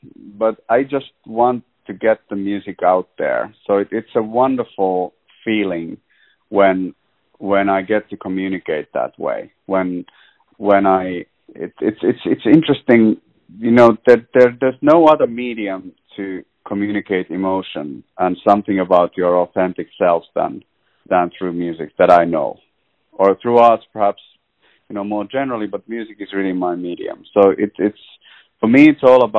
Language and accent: English; Helsinki, Uusimaa, Finland; now in Montreal, Canada; I'm actually from Helsinki, Finland, originally as well. I've been in Montreal for almost 9 years now. But that's where I was born and raised